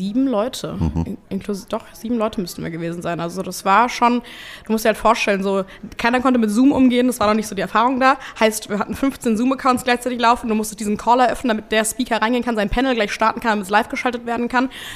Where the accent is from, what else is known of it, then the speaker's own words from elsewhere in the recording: Ireland; Ah, ich komme aus Irland, genau.